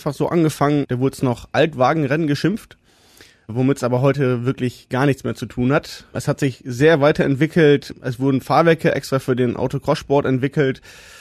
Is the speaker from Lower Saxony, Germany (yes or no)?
yes; Velpe, Lower Saxony, Germany; Wir kommen aus Velpe